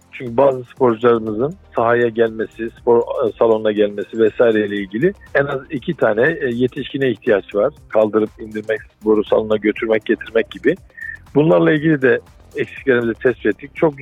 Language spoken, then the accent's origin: Turkish; Ahlat, Bitlis Province, Turkey; born there; Evet, ben 1975 Bitlis Ahlat doğumluyum.